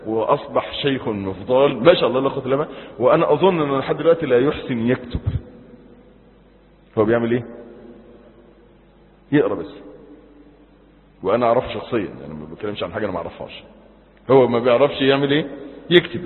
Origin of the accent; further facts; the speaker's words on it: Egypt; احنا عندنا في مصر